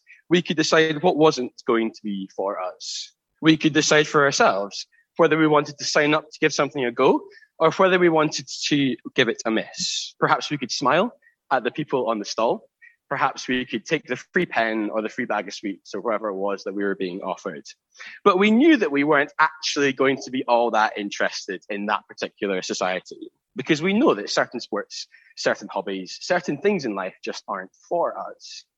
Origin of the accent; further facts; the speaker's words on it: Glasgow, Scotland, United Kingdom; Growing up in Glasgow, you become extremely familiar with some of those divides.